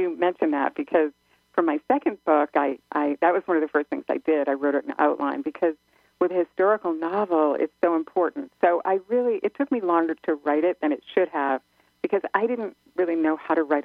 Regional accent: New England, United States; I'm from New England.

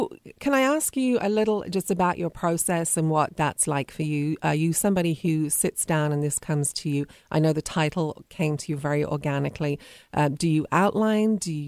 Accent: Birmingham, West Midlands, United Kingdom; accent: English; From Birmingham.

